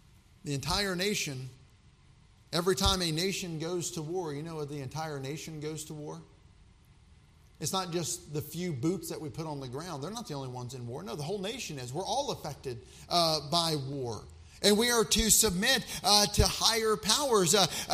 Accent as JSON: {"language": "English", "region": "the South", "country": "United States", "said": "Now, I'm from the South, and every bone in my body is filled with red, white, and blue, amen?"}